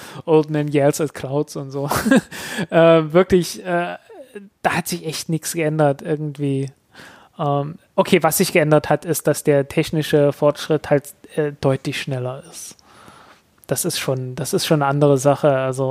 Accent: Germany; Die 90er Jahren waren für Leute, die in der DDR geboren wurden, also so, ich bin 83er Baujahr, also ich bin halt wirklich so aus dem Kindergarten gekommen, ich habe der erste Monat Schule war bei mir noch DDR.

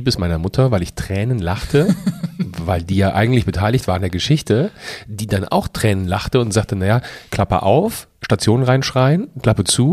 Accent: Rhineland, Germany; das kann ich als Rheinländer überhaupt nicht aussprechen

